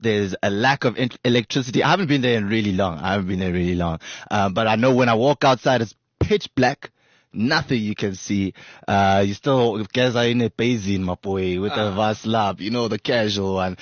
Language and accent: English; Empangeni, KwaZulu-Natal, South Africa; So for me, it's a much more distant land, Empangeni. It's a rural village